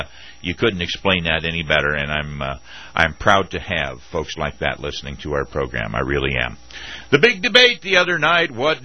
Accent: United States; I am an American citizen, and I want to make my country the best it can be, so I am proud to pay my taxes.

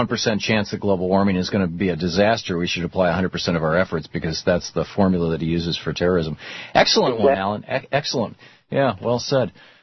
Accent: Michigan, United States; as a kid, I remember, you know, growing up in Michigan, the butterflies every spring and summer would, you know, the butterflies would come

